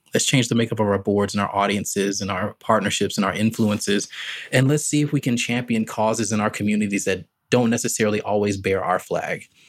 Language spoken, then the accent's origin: English; Rock Hill, South Carolina, United States; born there; Yeah, so I was born in South Carolina, specifically born in a city called Rock Hill. It's right on the border of South Carolina and North Caroli